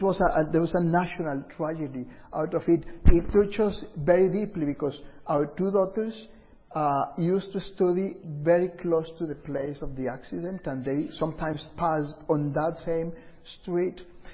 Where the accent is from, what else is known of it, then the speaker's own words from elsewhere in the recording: Colombia; English is a second language; moved away as an adult; I remember some 20 years back, I am from Colombia, South America. I was living there